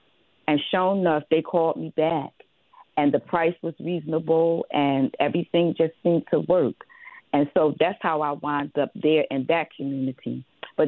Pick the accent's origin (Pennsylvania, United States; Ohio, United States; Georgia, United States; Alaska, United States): Pennsylvania, United States; Philadelphia; I'm originally from North Philly.